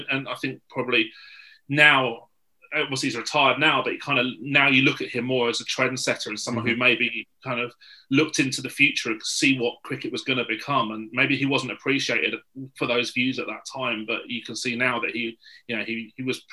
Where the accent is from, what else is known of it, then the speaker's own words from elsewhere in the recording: Tunbridge Wells, South East England, United Kingdom; So I grew up in Tunbridge Wells.